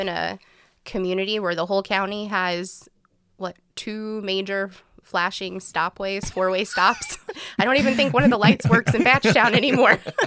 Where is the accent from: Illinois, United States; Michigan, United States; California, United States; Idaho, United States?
Illinois, United States; Hardin; I think Calhoun takes you back in time, maybe 10 or 15 years compared to where you are currently.